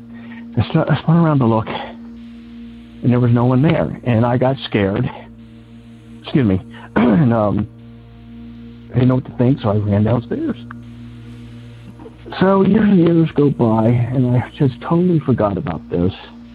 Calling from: Cincinnati, Ohio, United States; I'm calling from Cincinnati, Ohio.

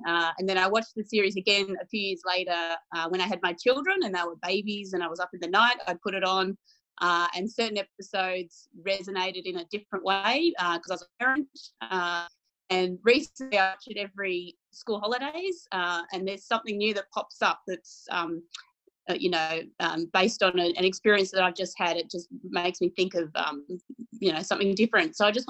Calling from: Canberra, Australian Capital Territory, Australia; So I live in Canberra, Australia. Canberra is the capital city of my fine country.

